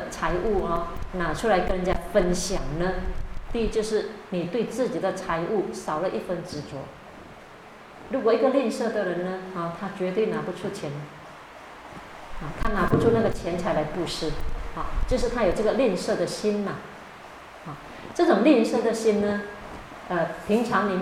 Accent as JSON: {"language": "Chinese", "country": "China", "said": "尤其是我们中国人呢、东方人呢，都很愿意做的一件事情"}